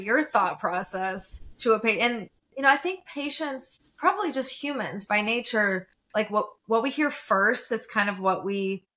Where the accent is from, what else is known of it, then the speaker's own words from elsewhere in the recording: Louisiana, United States; I grew up in Louisiana. I've had enough of the mosquitoes.